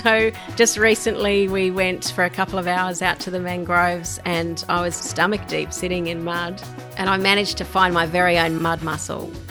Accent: Sydney, New South Wales, Australia; I grew up around the Glebe area and then later near Ryde, Denniston sort of area.

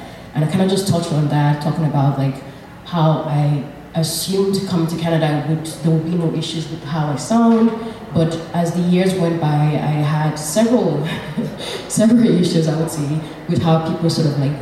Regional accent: Nigeria; accent: Nigerian; I was born and raised in Nigeria, so I have a Nigerian accent, which I'm very proud of.

